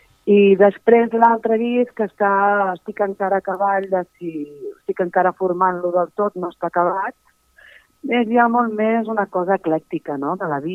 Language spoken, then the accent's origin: Catalan; Tiana, Catalonia, Spain; Jo sóc del Maresme, de Tiana, lliure i tropical